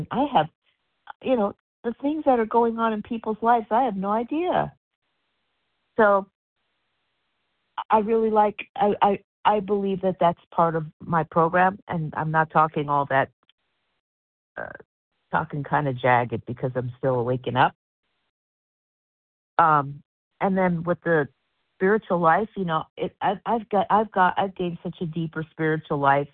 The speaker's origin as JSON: {"language": "English", "town": "Palmdale", "region": "California", "country": "United States", "said": "I am from Palmdale, California, which is in the county of Los Angeles."}